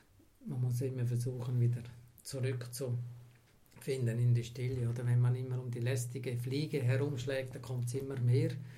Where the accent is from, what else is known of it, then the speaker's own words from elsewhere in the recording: Graubünden, Switzerland; Also in den Ferien bin ich gerne in den Bergen. Ich bin ein Bündner.